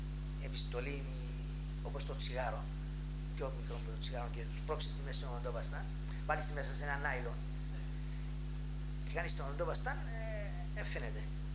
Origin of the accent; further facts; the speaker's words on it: Agios Mamas, Central Macedonia, Greece; Και από αυτόν τον σύλλογο που λέγεται Αναγνωστήριον ή Παλιγκενεσία διαχθήκαμε πολλά οι Άγιο Μαμίδες.